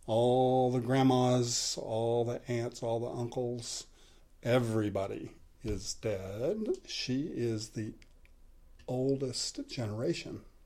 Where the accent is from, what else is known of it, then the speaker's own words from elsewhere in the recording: Hopkinsville, Kentucky, United States; also born or lived in Russellville; I was born in Russellville, Kentucky on November 30th, 1950. Is that right? Yeah. And I've been told that we moved almost exactly a month later, right after the first of the year. In 1951, from Russellville to Hopkinsville.